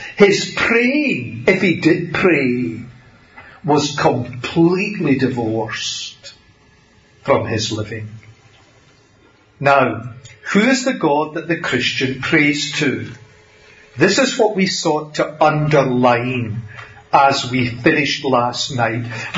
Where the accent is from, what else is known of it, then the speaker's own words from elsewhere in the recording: Scotland, United Kingdom; But what he didn't know, obviously, is that I'm Scottish. And in Scotland, no one underpays you.